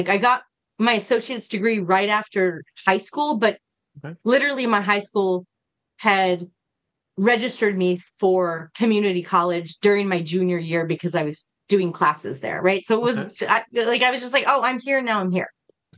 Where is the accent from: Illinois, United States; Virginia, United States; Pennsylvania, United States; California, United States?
California, United States; moved away as an adult; I left California when I was 20. I was 20 years old and I moved to the East Coast from California and I had to figure shit out. I just did. I'd never been out of California.